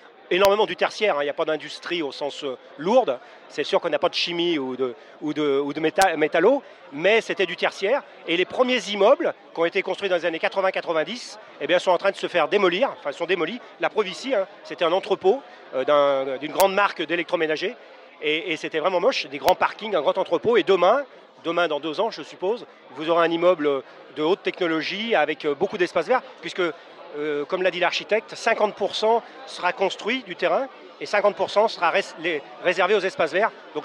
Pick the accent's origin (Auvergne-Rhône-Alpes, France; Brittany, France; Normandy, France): Auvergne-Rhône-Alpes, France; accent: Lyon; on appelle ça un gone parce qu'on est à 10 km de Lyon, donc automatiquement nous sommes des gones et mon accent montre que je suis un gone.